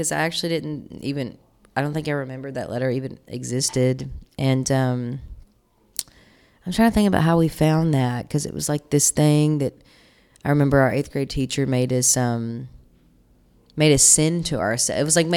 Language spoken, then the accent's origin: English; Monkey's Eyebrow, Kentucky, United States; like in Monkey's Eyebrow, I grew up in literally like backwater country. It's kind of flood country. I grew up in the Ohio River bottoms there.